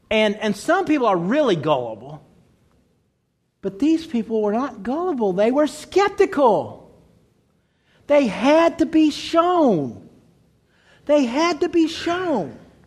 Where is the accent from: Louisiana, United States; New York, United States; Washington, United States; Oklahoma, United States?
Oklahoma, United States; Lawton; I said a shout out to my hometown, Lawton, Oklahoma.